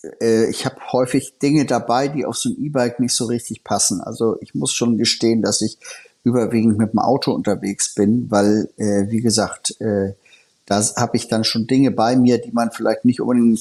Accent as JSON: {"language": "German", "region": "Hamburg", "country": "Germany", "said": "ich als Hamburger"}